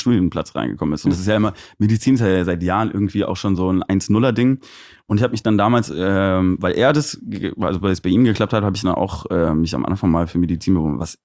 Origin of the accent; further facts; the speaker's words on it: Aachen, North Rhine-Westphalia, Germany; moved away as an adult; also mein Papa ist Peruaner, meine Mama ist Holländerin und ich bin in Aachen geboren und da auch zur Schule gegangen und habe dann noch mein Abi gemacht und bin dann aber direkt nach dem Abi, so mit 19, dann abgehauen